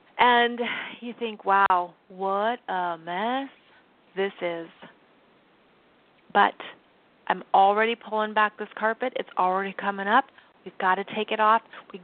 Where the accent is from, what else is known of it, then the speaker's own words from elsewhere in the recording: United States; I'm an American. And I've lived abroad